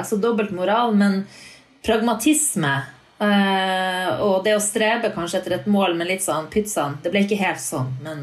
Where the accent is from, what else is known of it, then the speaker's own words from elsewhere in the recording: Norrland, Sweden; för mig som norrlänning så är den här boken också en kärleksförklaring till Nord-Norge